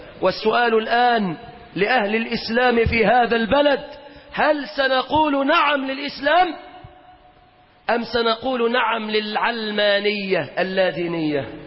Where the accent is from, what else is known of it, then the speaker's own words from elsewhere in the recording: Egypt; بلادنا مصر